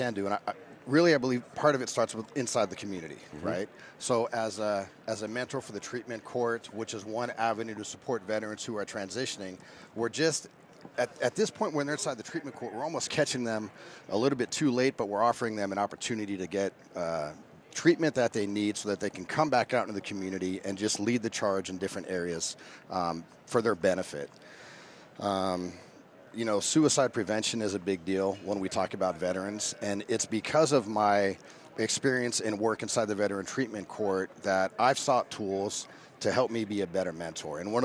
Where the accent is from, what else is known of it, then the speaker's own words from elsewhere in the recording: Las Vegas, Nevada, United States; I resigned my position somewhere around 2012, came back home. I'm a Nevada native. I grew up in Las Vegas.